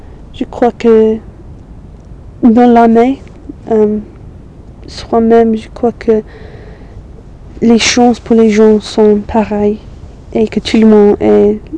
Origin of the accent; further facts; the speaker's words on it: South West England, United Kingdom; French is a second language; now in Manchester, United Kingdom; Parce que moi, je viens de la Cromwaille. C'est assez rural, il n'y a pas de, trop de violence.